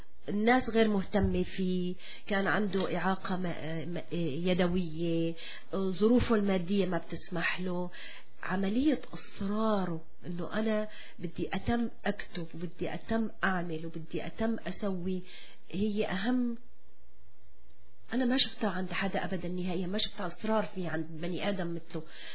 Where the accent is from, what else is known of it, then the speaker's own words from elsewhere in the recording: Aleppo, Aleppo Governorate, Syria; moved away; طبعا نحن كحلبية أو كسوريين صرنا كمان ننقب وراك